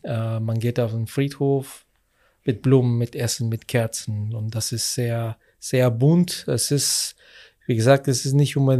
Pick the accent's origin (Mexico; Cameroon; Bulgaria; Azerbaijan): Mexico; German is a second language; now in Germany; also ich komme ursprünglich aus Mexiko und ich kenne das seit immer schon.